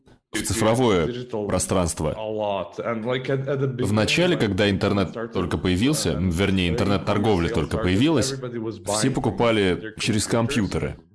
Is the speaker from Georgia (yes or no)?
no; Serbia; Russian is a second language; Я сам из Сербии.